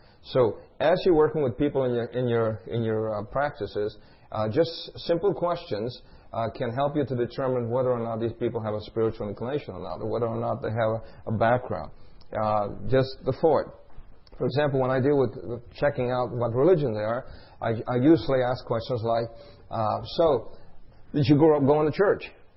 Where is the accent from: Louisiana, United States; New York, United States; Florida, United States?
New York, United States; I grew up in New York. So testimony, okay? I grew up in New York.